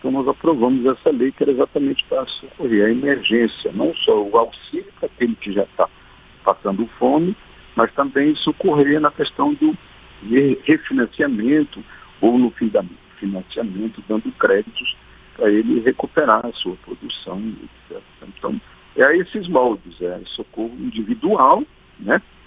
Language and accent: Portuguese; Terra Alta, Pará, Brazil; manda para Terra Alta, minha terra natal.